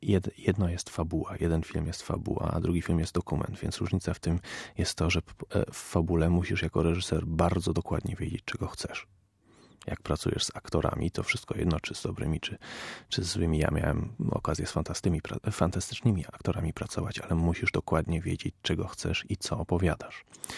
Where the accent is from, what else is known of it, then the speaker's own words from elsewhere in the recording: England, United Kingdom; also born or lived in Germany; ja wychowałem się w domu polskim tak naprawdę. Oczywiście w zagranicy w większości czasu. Najpierw w Anglii, później w Niemczech